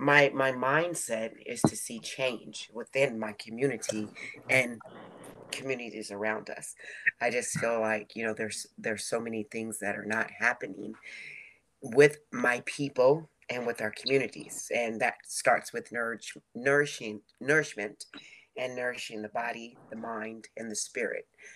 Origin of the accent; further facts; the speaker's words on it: Oakland, California, United States; this movement is built around my growing up in Oakland and in my grandmother's house